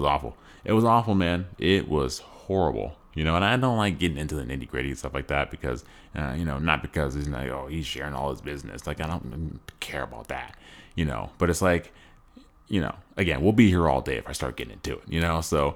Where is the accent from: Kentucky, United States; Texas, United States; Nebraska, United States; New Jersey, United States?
Nebraska, United States; Like, you know, like I'm from Nebraska.